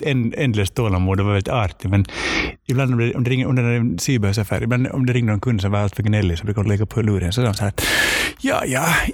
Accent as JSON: {"language": "Swedish", "country": "Finland", "said": "för att som finländare är vi också del av den här Kalevala-traditionen."}